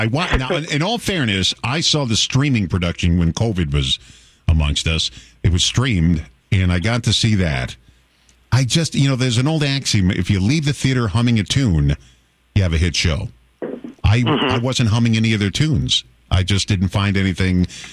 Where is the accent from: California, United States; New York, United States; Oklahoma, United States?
New York, United States; New York City; I grew up in New York City, so we went to Broadway musicals all the time in the 60s, 70s, and 80s